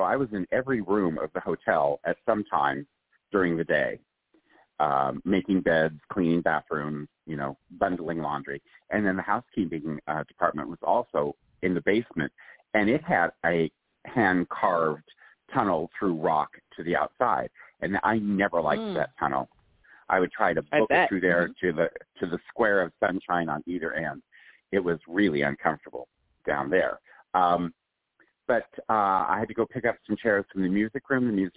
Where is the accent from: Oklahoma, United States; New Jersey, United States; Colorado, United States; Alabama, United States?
Colorado, United States; Because he writes about Colorado a lot, my home state.